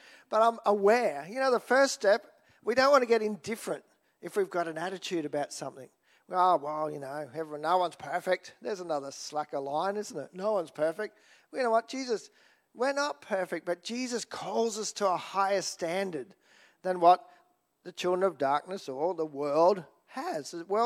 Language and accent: English; Australia; I love being an Aussie, but one of the things can serves us well and can serve us not so well is that whole thing of, oh, she'll be right.